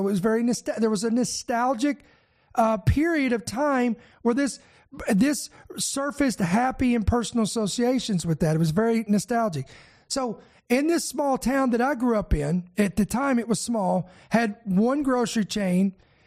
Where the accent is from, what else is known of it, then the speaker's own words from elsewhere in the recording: Shepherdsville, Kentucky, United States; also born or lived in Louisville; I was born in Louisville, Kentucky, but then we moved out to a place called Shepherdsville, Kentucky. Very small town.